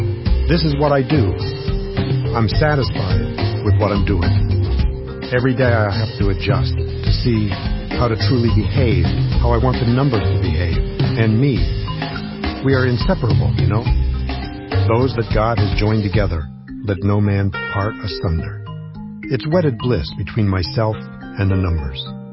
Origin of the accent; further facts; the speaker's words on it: Nigeria; moved away as an adult; now in United States; I come from Nigeria originally. I came to California to go to college.